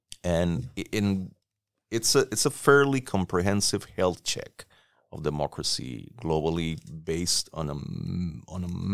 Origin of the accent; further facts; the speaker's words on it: Costa Rica; I come from Costa Rica. We live next door to Nicaragua.